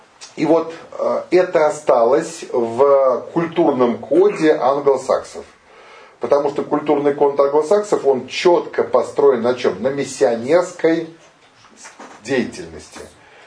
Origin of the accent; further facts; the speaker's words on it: Russia; Национальность это россиянин. Вот я россиянин. Русский по духу.